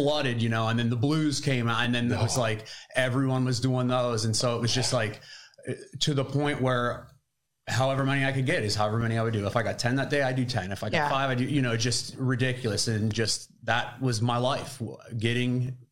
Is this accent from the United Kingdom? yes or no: no; Grove City, Pennsylvania, United States; also born or lived in New Castle; So, first off, I'm from Grove City, PA.